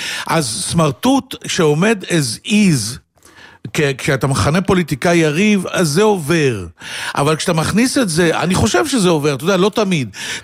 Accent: Holon, Tel Aviv District, Israel; אני בא מחולון, אני עד נישואי הראשונים עוד דיברתי בזכר נקבה בעברית, אני יודע שקשה להאמין, בטעויות

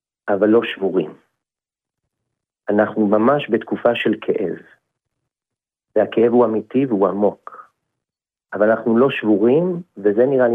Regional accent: Jerusalem, Jerusalem District, Israel; השבת היה פה בירושלים, אני ירושלמי, כבר דור תשיעי של ירושלמי

